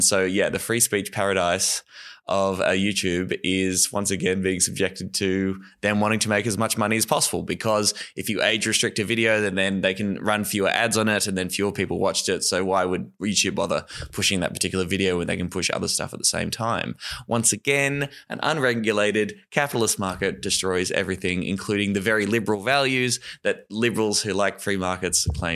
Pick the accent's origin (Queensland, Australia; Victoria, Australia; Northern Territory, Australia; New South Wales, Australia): Victoria, Australia; Warrnambool; coming to you from Gooditjmara country, from my hometown of Warrnambool.